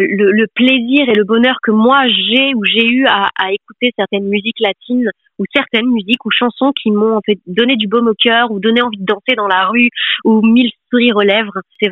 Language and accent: French; France; si je pouvais être intégrée en tant que Française dans un monde purement latin.